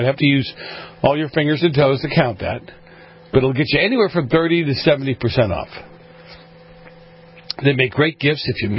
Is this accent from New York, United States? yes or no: no; Boston, Massachusetts, United States; moved away; I grew up in Boston. I left during the blizzard of 78, 79, when we had 15-foot snowdrifts as well.